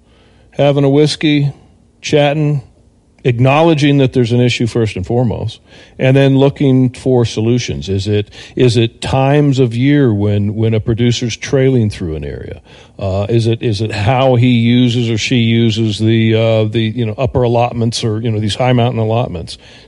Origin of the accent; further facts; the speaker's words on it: Texas, United States; I came from Texas, and I go down to Houston